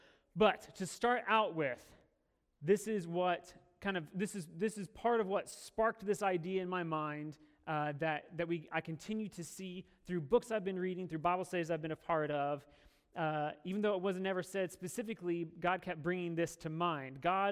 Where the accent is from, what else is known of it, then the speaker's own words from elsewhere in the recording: Des Moines, Iowa, United States; So yes, we're from Des Moines.